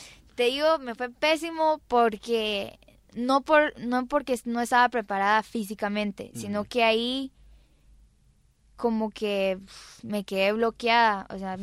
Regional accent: Choluteca, Honduras; que de allá de Choluteca, porque yo soy de Choluteca.

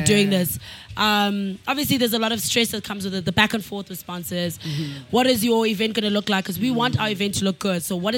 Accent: Eastern Cape, South Africa; now in Johannesburg, South Africa; Tools is from KZN. I'm from the Eastern Cape.

